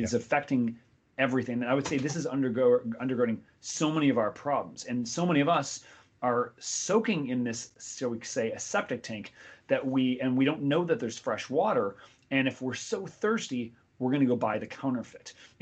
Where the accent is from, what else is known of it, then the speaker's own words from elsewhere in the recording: Cleveland, Ohio, United States; I'm from Cleveland